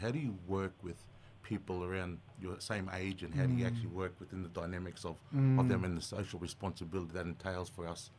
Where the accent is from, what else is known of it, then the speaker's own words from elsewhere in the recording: Babinda, Queensland, Australia; So that's our home country there, born and raised in Babinda